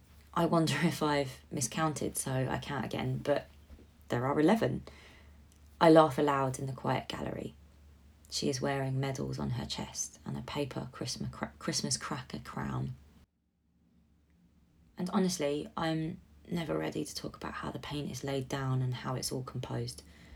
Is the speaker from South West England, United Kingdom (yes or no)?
no; London, United Kingdom; I want to call it a partridge, but I'm from London, so I don't really know any birds.